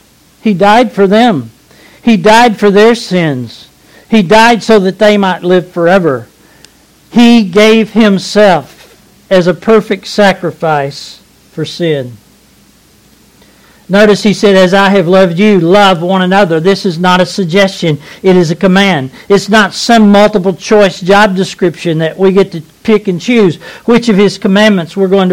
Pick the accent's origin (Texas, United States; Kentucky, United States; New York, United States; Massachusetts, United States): Kentucky, United States; But Bonnie was from Georgia. I was from Kentucky. We met in Pennsylvania.